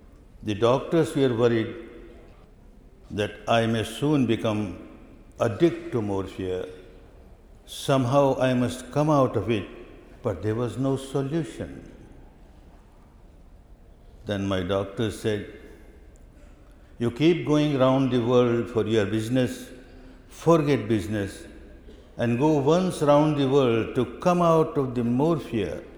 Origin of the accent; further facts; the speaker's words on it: Myanmar; I was fortunate that I was born in Dhamma land, Myanmar. I was brought up in this Dhamma land, Myanmar. But I was born in a very staunch, conservative Hindu family